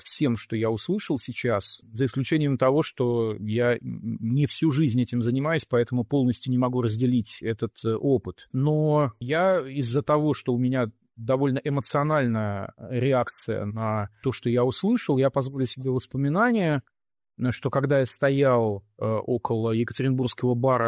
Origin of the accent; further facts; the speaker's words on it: Ural, Russia; Вот, и поэтому вот я уралец